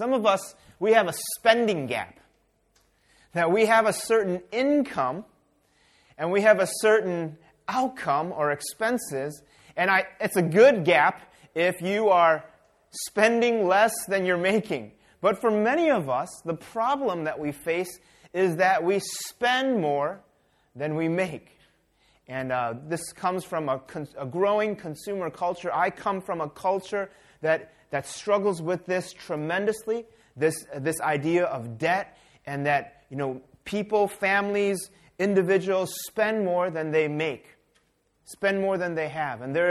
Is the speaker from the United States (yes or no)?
yes; United States; born there; my parents are Korean immigrants and they lived in the United States. I was born in the United States. I cannot speak a lick of Korean.